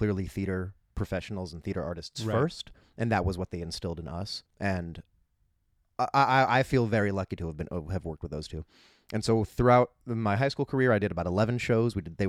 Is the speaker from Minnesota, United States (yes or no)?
no; San Diego, California, United States; moved away as an adult; now in New York, United States; I grew up in San Diego, so California, Southern California native. I've been out in New York for about 8 years now.